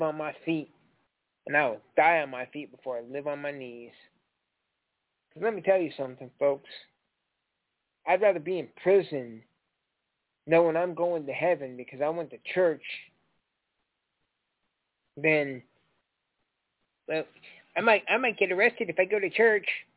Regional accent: Indiana, United States; I'm from Indiana, so Pence, I'm like, yay, he took Pence.

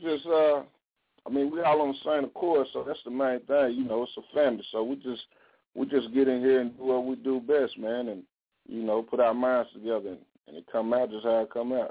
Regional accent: the South, United States; because, you know, I'm from the South, so definitely got to give shouts out to them.

